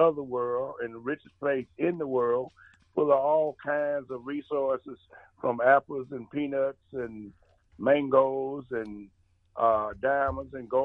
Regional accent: Chattanooga, Tennessee, United States; born there; I was born in Chattanooga.

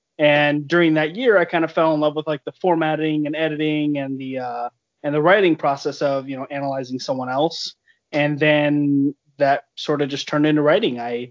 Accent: California, United States; I was raised in California and where I was at, it never snowed, but it did.

